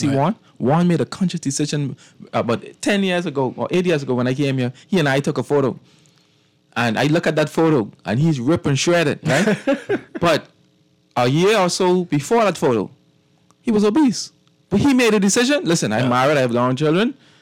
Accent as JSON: {"language": "English", "region": "Cat Island", "country": "Bahamas", "tie": "born or raised there", "said": "I was born and raised in Cat Island."}